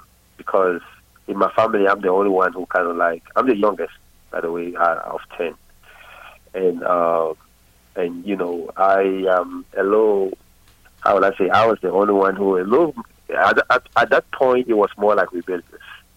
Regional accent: Cameroon; moved away; I was born in Cameroon, you know, Central Africa, you know, raised in Cameroon, of course. And I started my journey out of the country.

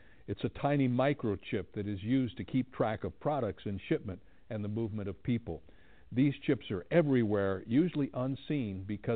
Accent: Troy, Ohio, United States; it was actually invented by a couple of guys not too far away from where I grew up in Troy, Ohio, going back to 1974.

